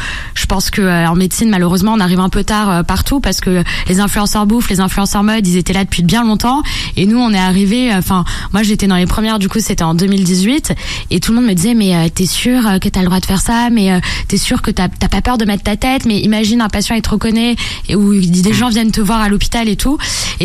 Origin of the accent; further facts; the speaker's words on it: Paris, Île-de-France, France; j'ai grandi à Paris, donc c'est vrai que c'est une ville qui est très dynamique, où ça appelle tout le temps.